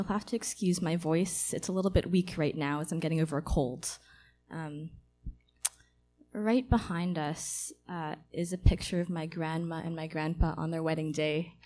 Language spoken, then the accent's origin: English; Vancouver, British Columbia, Canada; So I tell them I'm from Canada, and if they don't accept that, then I tell them that I'm from Vancouver, and if they ask where my parents are from, I tell them my mom is from Kamloops and that my dad is from East